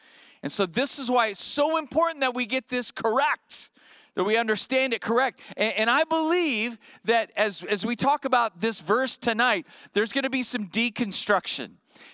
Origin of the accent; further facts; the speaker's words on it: Bakersfield, California, United States; What's happening, VBF Bakersfield? It is great to be back home with my hometown peeps. Right here.